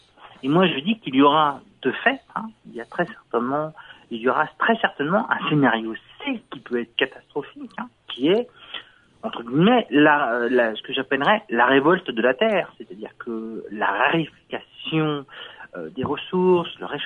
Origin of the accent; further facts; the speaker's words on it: France; on consomme, nous, en tant que Français, hein, les ressources